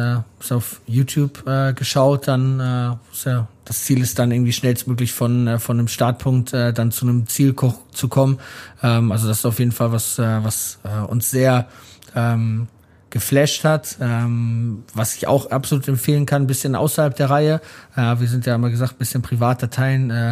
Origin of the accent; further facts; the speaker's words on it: Hamburg, Germany; weil wir als Hamburger Jungs einfach wussten